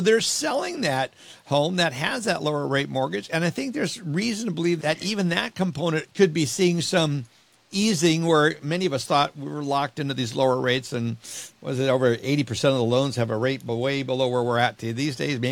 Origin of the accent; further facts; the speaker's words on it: Minnesota, United States; I'm from Minnesota. I'm up there from Minnesota. So we're Minnesota. That's friendly roots